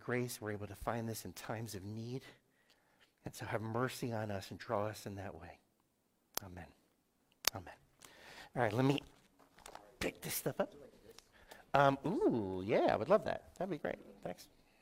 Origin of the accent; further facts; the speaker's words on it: Yardley, Pennsylvania, United States; I grew up in Bucks County in a town called Yardley, which is about 40 minutes or so, let's say, north of Philadelphia.